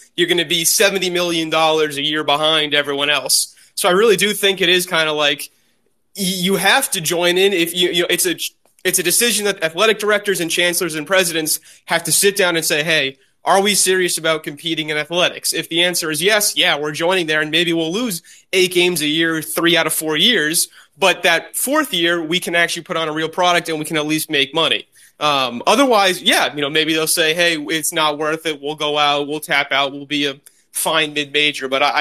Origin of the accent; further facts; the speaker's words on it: New Jersey, United States; I'm actually from New Jersey, so, you know, I like Rutgers and there schools like that.